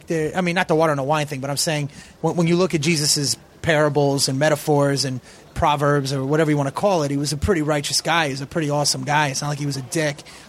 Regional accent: Passaic, New Jersey, United States; Well, New Jersey. I grew up in Passaic. Well, I went to 15 different schools, man. One high school.

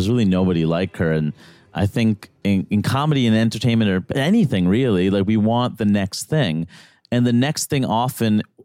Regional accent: New York, United States; the idea that I'm also an American, I sound like this, I grew up in New York.

